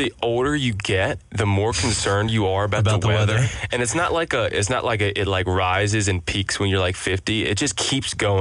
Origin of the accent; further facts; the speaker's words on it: Missouri, United States; I mean, I came from a farming community. I'm from Missouri.